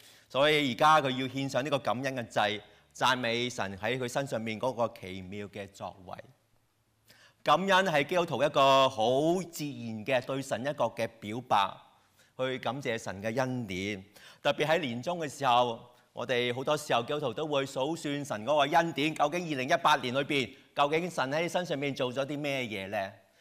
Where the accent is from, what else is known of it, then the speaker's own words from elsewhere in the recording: China; 我们中国人有很多个烂梗